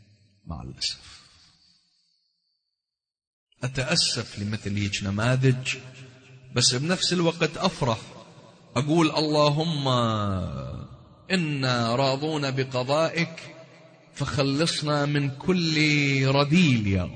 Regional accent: Iraq; أنا ابن العراق، أنا ابن الإسلام، ابن الوطن الإسلامي والوطن العربي

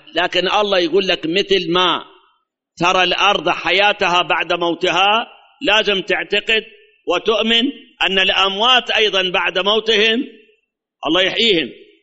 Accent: Iraq

